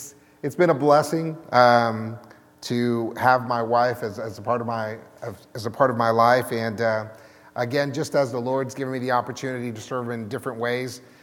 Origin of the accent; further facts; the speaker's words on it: California, United States; I was raised in Northern California in the Bay Area, and that's where I met my wife in 1996.